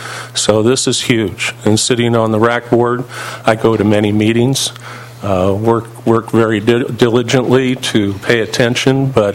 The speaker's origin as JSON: {"language": "English", "town": "Kansas City", "region": "Missouri", "country": "United States", "tie": "born or raised there", "said": "I myself come from the Midwest. I grew up in Kansas City. I grew up next to the Missouri River."}